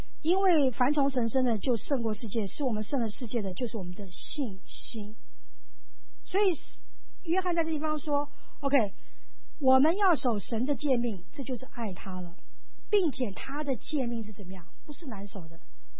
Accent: China; 我们中国人可能不相信，可是美国人有好多人就相信跟着他。

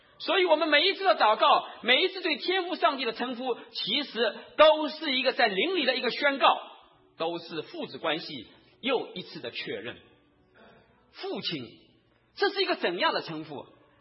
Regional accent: Shanghai, China; accent: Shanghainese; 我们上海话叫某些女婿

